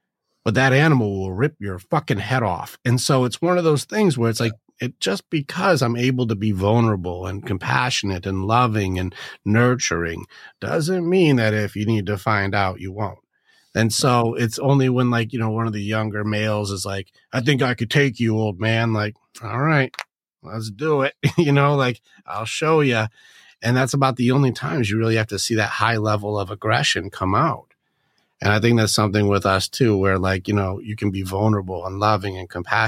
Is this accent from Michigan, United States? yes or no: yes; Detroit, Michigan, United States; Cause I grew up in inner city Detroit. I grew up in just a hostile environment.